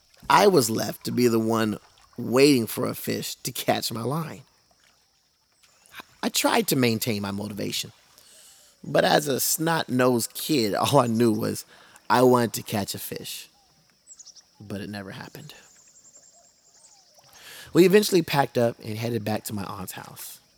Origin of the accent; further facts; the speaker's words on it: California, United States; I was the cousin from California who caught absolutely nothing.